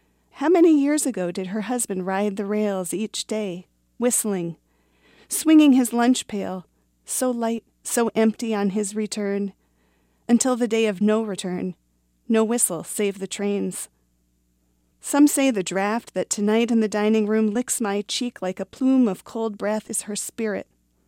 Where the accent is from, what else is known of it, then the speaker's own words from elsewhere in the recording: Duluth, Minnesota, United States; from Duluth, and I will be reading some poems today.